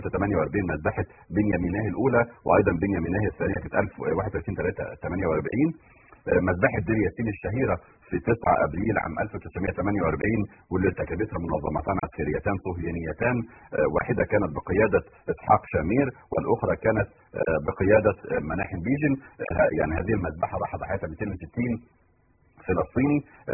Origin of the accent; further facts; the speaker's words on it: Egypt; عندنا في مصر